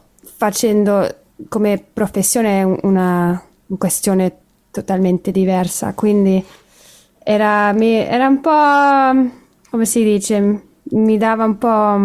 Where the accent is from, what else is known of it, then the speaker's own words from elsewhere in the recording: Moncalieri, Piedmont, Italy; born there; also born or lived in England / Paris / Varese; sono nata a Moncalieri, quindi sì, non troppo lontano da Torino e poi alle 3 anni sono andata in Inghilterra. Con la famiglia, ovviamente, ci siamo trasferiti.